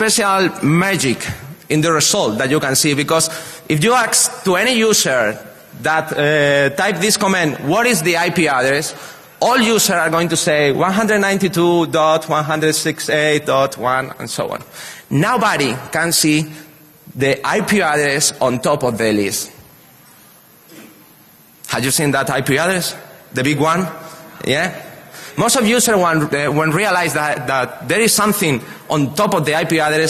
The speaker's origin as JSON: {"language": "English", "country": "Spain", "said": "I'm from Spain, and this is the sixth year that I'm speaking here"}